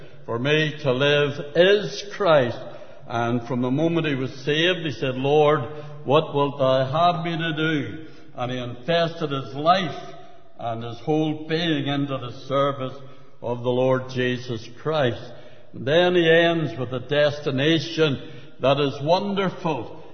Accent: Belfast, Northern Ireland, United Kingdom; I was born and bred in the city of Belfast. You would know that from my very polished accent. And East Belfast, where the shipyard is, and a wee street called Rosalind Street. And it was there that I was born and bred and brought up.

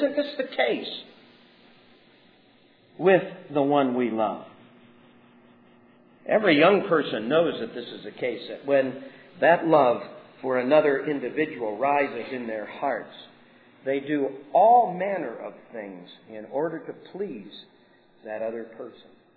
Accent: New Jersey, United States; And I grew up in New Jersey, who in the summertime used to open up the fire hydrant to get cool.

